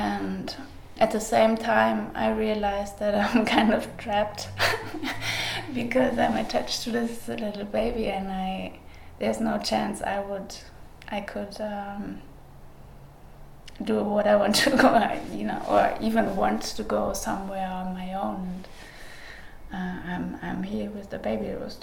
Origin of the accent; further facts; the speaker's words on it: Bautzen, Saxony, Germany; English is a second language; moved away as an adult; now in Berlin, Germany; I moved to Berlin from Bautzen, from my hometown where I was born.